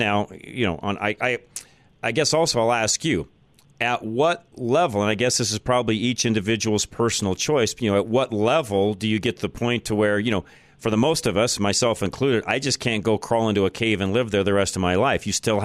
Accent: Golden, Colorado, United States; My hometown.

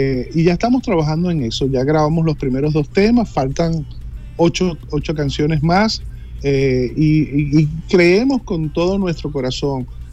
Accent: Venezuela; yo soy venezolano. y esta mezcolanza a mí me fascina.

